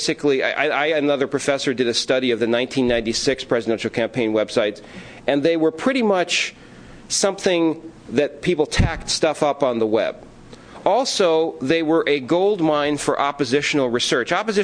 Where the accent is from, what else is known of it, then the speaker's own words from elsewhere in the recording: Philadelphia, Pennsylvania, United States; I grew up here in Philadelphia